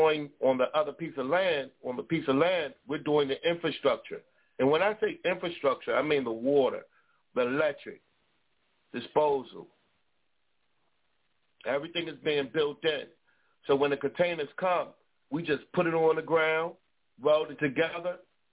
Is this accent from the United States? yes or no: yes; Baltimore, Maryland, United States; The inner city, like I said, I'm from Baltimore.